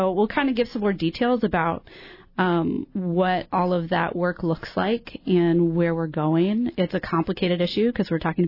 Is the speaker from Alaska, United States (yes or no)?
yes; Alaska, United States; Well, I grew up here in Southeast, and I grew up eating salmon